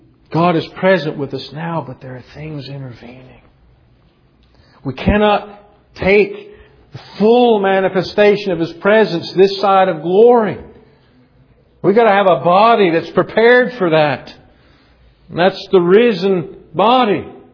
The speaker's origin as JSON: {"language": "English", "region": "the South", "country": "United States", "said": "Maybe that's because I'm from the South."}